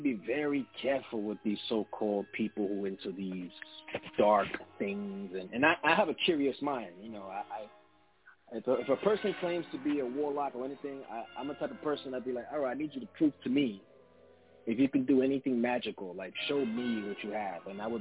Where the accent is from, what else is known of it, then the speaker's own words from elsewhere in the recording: Brooklyn, New York, United States; also born or lived in Lower East Side, United States; So I used to live in the Lower East Side when I was a kid, right, before Brooklyn, because I'm from Brooklyn